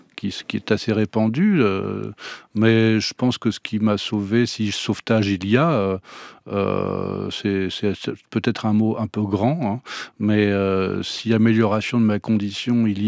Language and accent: French; Auray, Brittany, France; born there; Je suis né à Auray, mais ça c'est pour rire avec vous